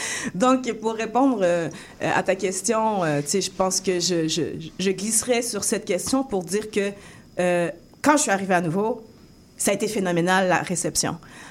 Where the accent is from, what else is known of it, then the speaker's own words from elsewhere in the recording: France; also born or lived in Africa; j'ai grandi aussi en France et en Afrique